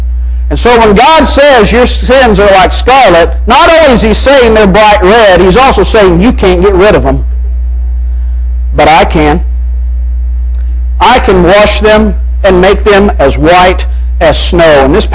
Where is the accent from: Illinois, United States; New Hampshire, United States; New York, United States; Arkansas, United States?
Arkansas, United States; When I was younger and growing up, snow meant no school. Because when I grew up in Arkansas, we didn't have road trucks to take care of the roads.